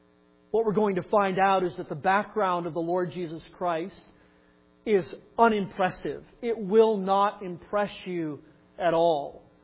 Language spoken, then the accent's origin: English; Chicago, Illinois, United States; Some of you, you grew up in someplace else, like Brenda and me. We grew up in Chicago.